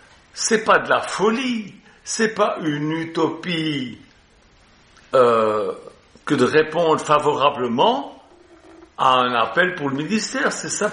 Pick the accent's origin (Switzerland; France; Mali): Switzerland; ils avaient des appartements, comment dire, chez nous en Suisse, mais un chenet